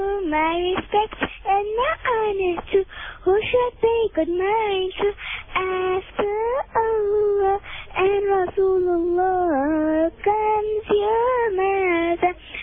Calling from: Germiston, Gauteng, South Africa; Germiston.

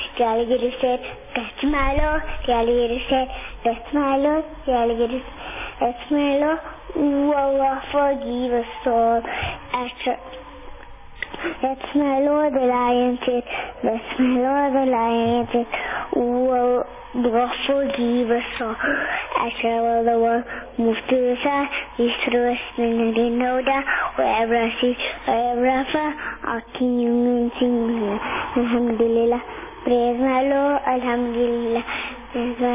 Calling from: Kensington, Gauteng, South Africa; From Kensington.

